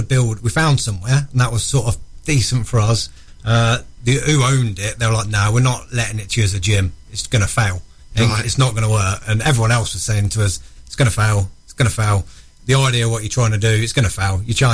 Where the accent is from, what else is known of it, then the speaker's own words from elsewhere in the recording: Wellingborough, East Midlands, United Kingdom; moved away as an adult; also born or lived in Sunderland; I was born in Sunderland, brought up in Wellingborough, in Northampton, and then moved up here when I was, I don't know, 19, 20, I reckon